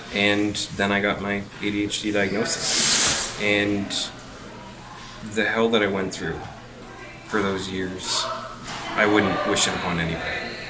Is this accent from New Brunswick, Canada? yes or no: yes; New Brunswick, Canada; Reached out to my family physician, to mental health. I'm from New Brunswick.